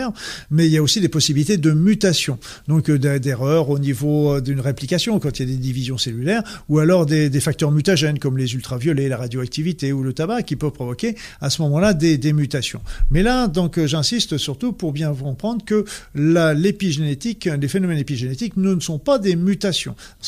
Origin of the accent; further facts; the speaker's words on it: France; j'ai toujours du mal en tant que français à dire des noms anglais